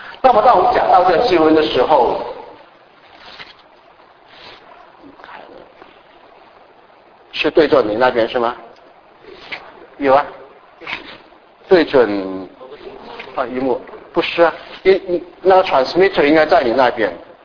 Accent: Malaysia; 就是我小的时候我是从马来西亚来的

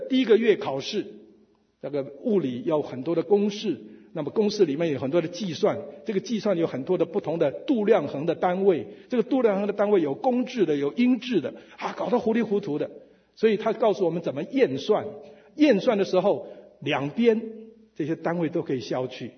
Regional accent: Gulangyu, Fujian, China; 我是基督徒，我有灵性的修养，我是鼓浪屿长大的。

